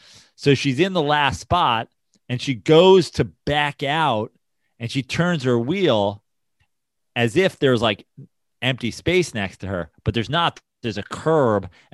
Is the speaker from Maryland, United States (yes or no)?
no; Ohio, United States; Ohio people just sit in the room until somebody goes, Ohio sucks. And then they go, how dare you? I will stab you to death. We have chili.